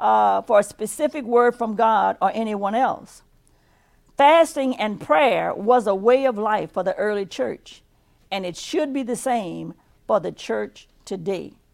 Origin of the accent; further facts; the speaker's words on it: Louisiana, United States; I grew up here in Ascension Parish. I call this Catholic country. And even though my family was Baptist, they did a lot of traditional things that were done in the Catholic Church.